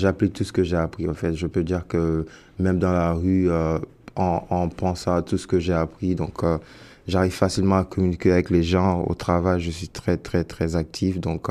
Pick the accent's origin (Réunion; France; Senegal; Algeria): Senegal; now in Canada; Mon pays d'origine, c'est le Sénégal.